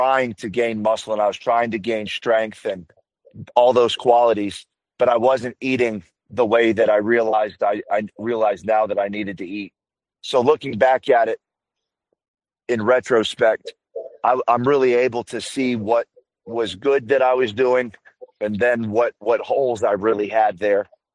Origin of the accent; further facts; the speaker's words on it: New Orleans, Louisiana, United States; also growing up in New Orleans, if you're able to go private school, just New Orleans being what it is, that's what you do.